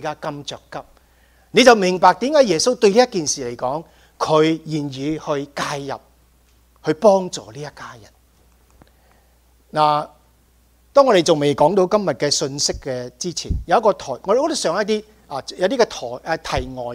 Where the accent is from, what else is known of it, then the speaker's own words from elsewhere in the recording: California, United States; 跟住我哋加州人好唔惯啊嘛，系一种尊敬嚟噶